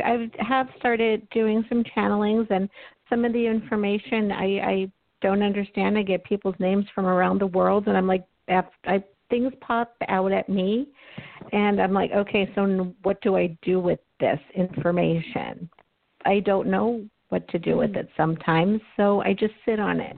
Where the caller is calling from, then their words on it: Pennsylvania, United States; I'm calling from Pennsylvania.